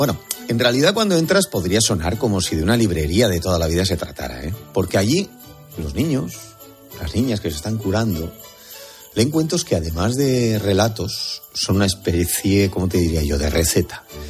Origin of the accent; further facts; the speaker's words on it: Bilbao, Basque Country, Spain; en mi tierra, en Bilbao, concretamente en la parte más vieja de Bilbao, en lo que se llama las Siete Calles